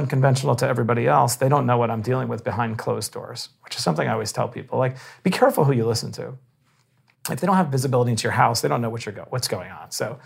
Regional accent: Bayside, New York, United States; I did. I grew up in Bayside, Queens.

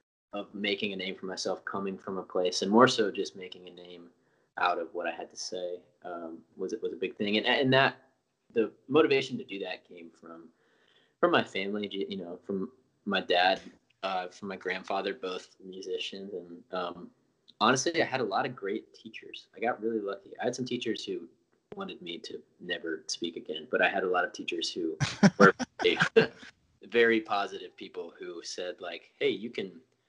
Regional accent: Knoxville, Tennessee, United States; I think one perk of being from Knoxville is that, you know, very few people that I looked up to were from Kno

